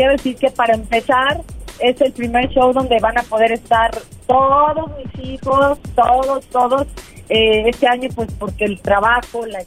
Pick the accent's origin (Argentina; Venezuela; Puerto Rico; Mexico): Mexico; todos esos géneros tenemos la fortuna de tener como mexicanos